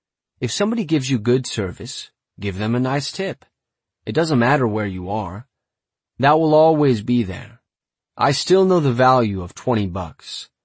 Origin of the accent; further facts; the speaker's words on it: Las Vegas, Nevada, United States; We didn't have that. We had fucking horse shit and gun smoke, you know what I mean? It's Vegas. My mom was a cocktail waitress